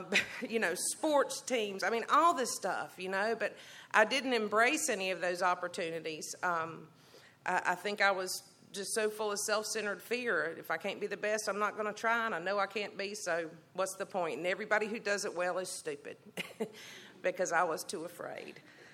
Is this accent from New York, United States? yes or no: no; Greensboro, North Carolina, United States; I grew up right here in Greensboro, just a few streets that way off of Westridge.